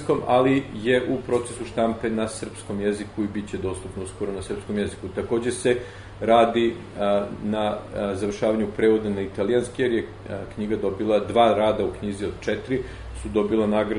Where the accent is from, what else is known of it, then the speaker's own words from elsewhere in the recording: Serbia; now in United States; Mi koji smo tu bili rodom iz Srbije, ali isto tako američki državljani